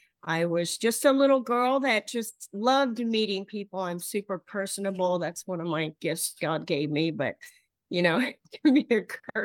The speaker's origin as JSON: {"language": "English", "town": "Los Angeles", "region": "California", "country": "United States", "tie": "born or raised there", "said": "I was raised in Los Angeles. I am one of those people that have spent most of their life there. I was raised in Tarzana in a very large, chaotic family"}